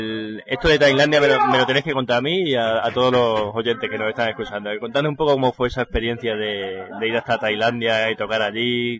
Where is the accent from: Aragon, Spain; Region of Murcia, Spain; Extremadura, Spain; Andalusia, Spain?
Extremadura, Spain; Mérida; os vimos cuando vinisteis a mi tierra, vinisteis a Mérida